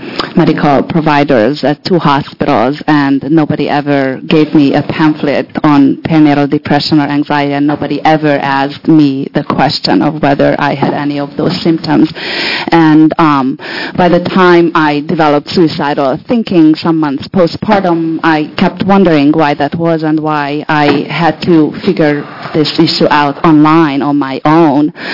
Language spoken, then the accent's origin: English; Corvallis, Oregon, United States; I am from Corvallis, and I am a little nervous.